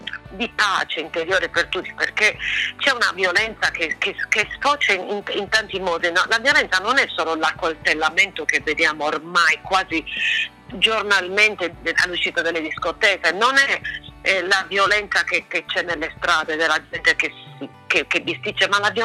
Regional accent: Quartucciu, Sardinia, Italy; Noi nel mio paese, che Quartuccio, abbiamo vissuto uno sfratto

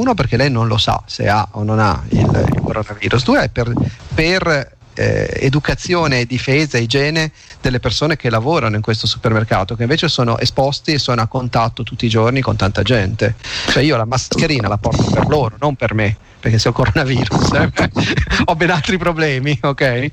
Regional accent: Genoa, Liguria, Italy; perché essendo che sono genovese

